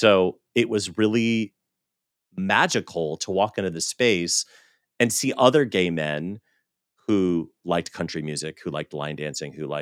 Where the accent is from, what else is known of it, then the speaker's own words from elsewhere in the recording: Southern United States, United States; So for some backstory, I grew up in the South, and the American South is varied, but in general, it's a very conservative culture.